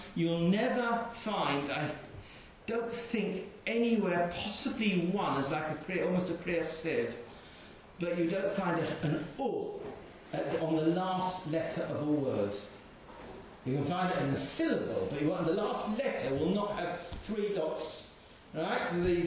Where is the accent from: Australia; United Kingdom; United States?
United Kingdom; England; except for the fact that we English, not to do with Ashkenazim or Sephardim, it's to do with being English.